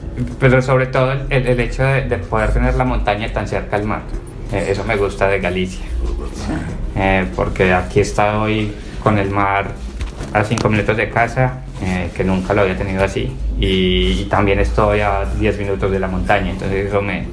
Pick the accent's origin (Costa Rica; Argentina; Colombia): Colombia; que es muy nuevo para mí, en mi país no hay castillos